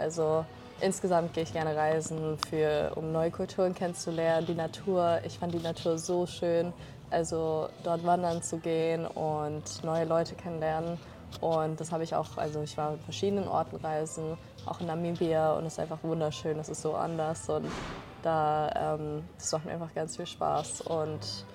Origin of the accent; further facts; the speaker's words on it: Freiburg, Baden-Württemberg, Germany; now in Hamburg, Germany; Nee, ich komme eigentlich aus Freiburg.